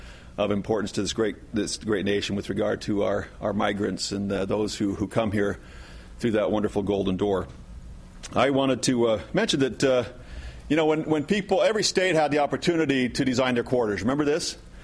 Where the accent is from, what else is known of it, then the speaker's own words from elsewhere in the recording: Utah, United States; But I come from Utah, where it's a very dry state